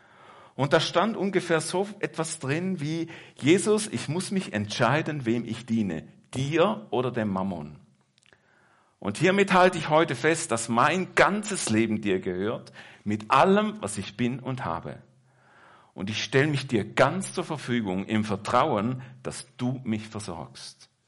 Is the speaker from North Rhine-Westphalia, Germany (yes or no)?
no; Baden-Württemberg, Germany; also born or lived in Switzerland; ich bin zwar in der Schweiz geboren, aber einen großen Teil meiner Kindheit und Jugendzeit in Deutschland aufgewachsen, und zwar in Süddeutschland bei den Schwaben.